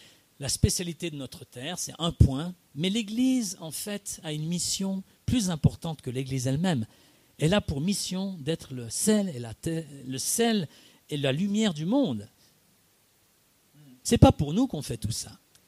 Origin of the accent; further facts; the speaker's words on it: Switzerland; moi j'ai ça, j'ai grandi en Suisse, donc quand je vais skier à la montagne, redescendre dans la vallée